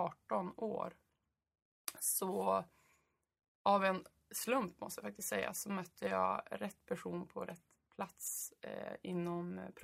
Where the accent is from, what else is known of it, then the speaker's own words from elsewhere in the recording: Skelleftehamn, Västerbotten County, Sweden; also born or lived in Burträsk; Ja, alltså jag är uppvuxen i Skelleftehamn och Burträsk faktiskt.